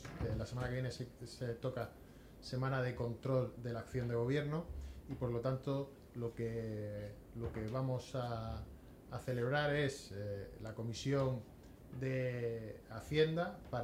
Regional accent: Region of Murcia, Spain; se nos va a volver a poner como españoles de segunda.

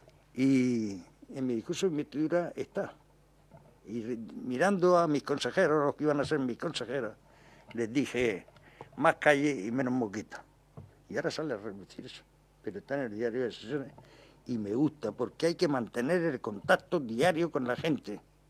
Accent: Cartagena, Region of Murcia, Spain; born there; el campo de Cartagena, donde yo nací en el año 52

